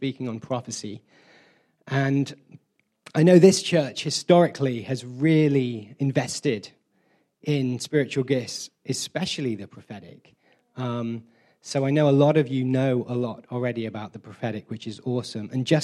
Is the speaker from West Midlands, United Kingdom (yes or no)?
no; Taunton, South West England, United Kingdom; now in Norway; I was born and raised in Taunton, and this is my home church. And this is my beautiful wife, Gina. Do you want to wave? Hi. And we currently live in Norway for the last almost 2 years now